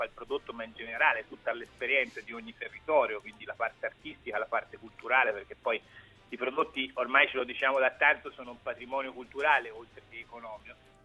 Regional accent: Siena, Tuscany, Italy; Quindi da buon senese guardo lontano

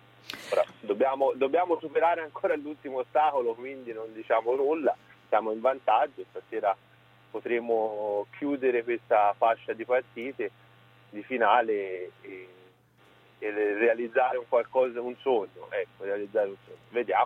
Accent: Siena, Tuscany, Italy; lo dico da senese

